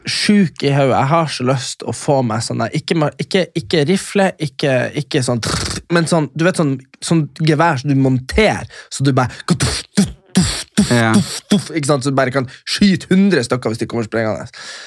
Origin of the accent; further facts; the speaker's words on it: Nordland, Norway; Fauske til Narvik, det der jeg er ifra.